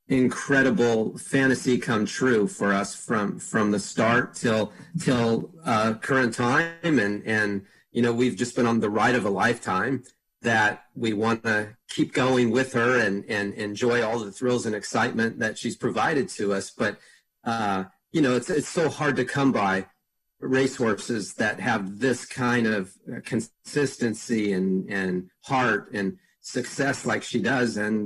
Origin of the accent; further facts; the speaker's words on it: San Diego, California, United States; So I grew up in San Diego, not too far from the Del Mar Thoroughbred Club.